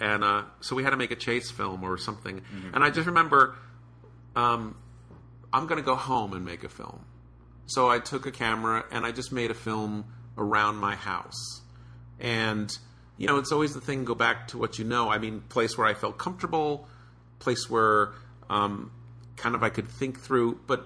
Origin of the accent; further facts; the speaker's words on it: United States; I grew up 30 miles outside of New York, and there was always Manhattan